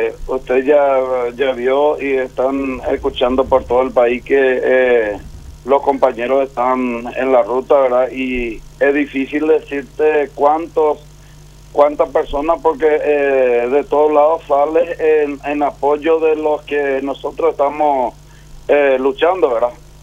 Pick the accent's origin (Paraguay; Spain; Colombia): Paraguay; porque la realidad es que nosotros como paraguayos y con nosotros como trabajadores